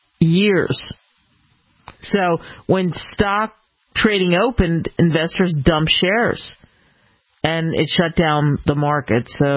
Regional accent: Philadelphia, Pennsylvania, United States; Because I'm from Philly and I like the lousy Philadelphia Phillies and I like the way the ballpark is constructed.

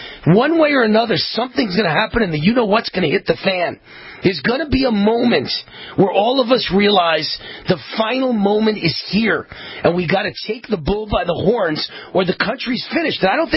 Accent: Nevada, United States; That's who stole my home state of Nevada.

